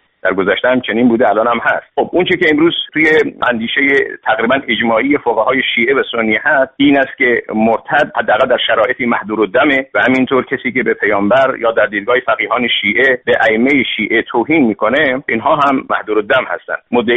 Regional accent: Iran; بنابراین همه ما ایرانی هستیم و باید تلاش بکنیم که انشالله آیندهمون و فردای ایرانمون بیشتر ملتزم به آزادی‌های فردی

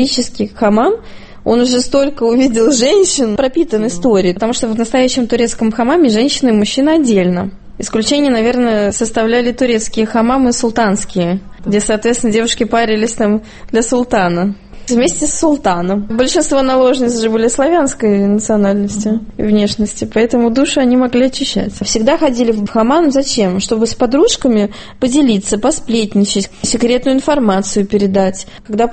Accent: Caucasus, Russia; Всегда говорю, что я с Кавказа, Кавказия, да.

